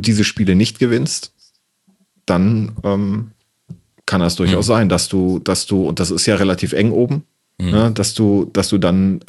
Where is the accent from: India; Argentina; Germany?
Argentina; accent: Argentine; Weil ich habe ja einen argentinischen Akzent und der dringt dann immer durch bei so spanischen Namen.